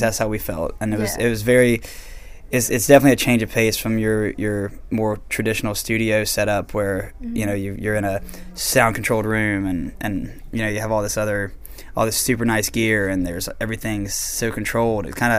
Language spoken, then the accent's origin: English; Georgia, United States; all the original band members are from the South. We're all from Georgia, so we grew up with a lot of that country stuff